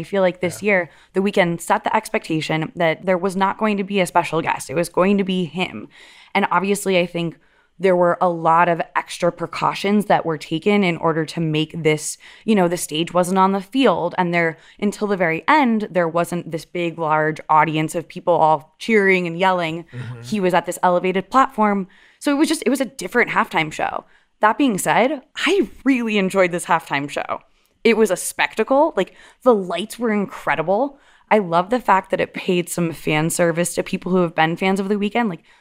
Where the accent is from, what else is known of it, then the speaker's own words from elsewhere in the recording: Florida, United States; but I do feel a commitment to like my hometown teams. I've always been a Florida sports fan.